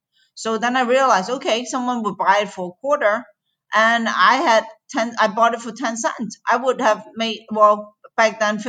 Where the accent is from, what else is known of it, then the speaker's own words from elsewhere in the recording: Florida, United States; also born or lived in Hong Kong; I was born in Hong Kong. At a very young life, I lost my both of my parents, and I had to immigrate to Florida to live with my uncle and aunt